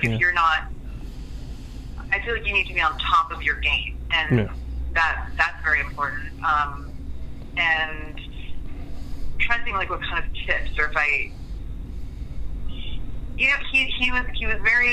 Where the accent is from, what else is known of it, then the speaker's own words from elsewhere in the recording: New York, United States; I, growing up in New York, used to go to a restaurant